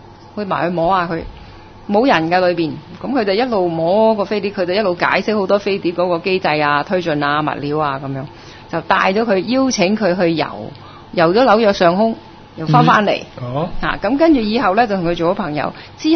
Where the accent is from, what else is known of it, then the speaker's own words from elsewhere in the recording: Hong Kong; 我香港人好中意 mango 啊 ，apple 啊咁樣，